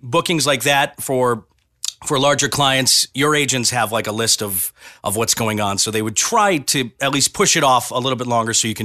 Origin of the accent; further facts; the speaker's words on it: New Hampshire, United States; I grew up in a little town in New Hampshire. And as a kid, I loved listening to the radio.